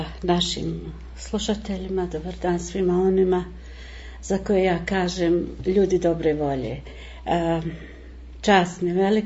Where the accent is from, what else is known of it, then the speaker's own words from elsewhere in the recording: Žunova, Federation of Bosnia and Herzegovina, Bosnia & Herzegovina; born there; rođena sam u Žunovi, općina Olovo, 62. sam godište, ušla sam već u 6. deceniju